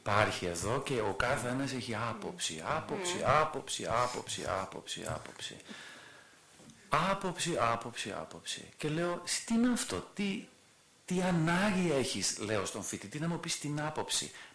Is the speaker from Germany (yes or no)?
yes; Germany; now in Greece; μην βλέπετε ότι είμαι Γερμανός